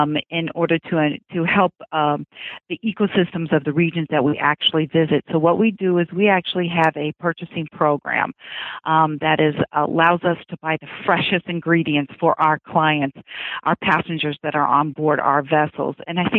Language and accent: English; United States; I was born and raised on the Ohio River, so I'm very familiar with the rivers.